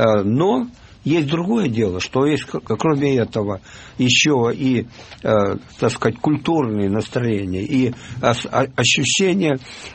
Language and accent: Russian; Odesa, Odesa Oblast, Ukraine; Я одессит, понимаете? Я всегда был против украинского национализма, это правда.